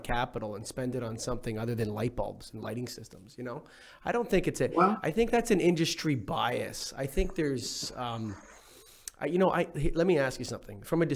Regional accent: Canada; I'm Canadian, by the way.

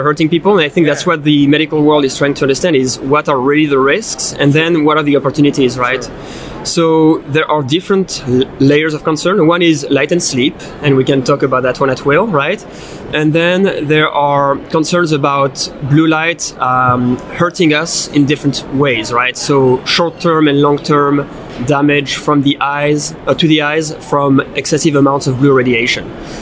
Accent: France; now in United States; I am from France.

